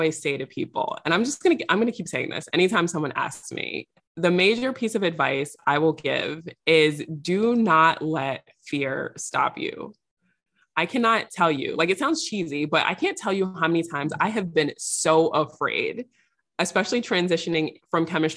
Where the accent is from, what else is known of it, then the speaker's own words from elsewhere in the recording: New York City, New York, United States; So I grew up in New York City, where New York City, you have access to everything.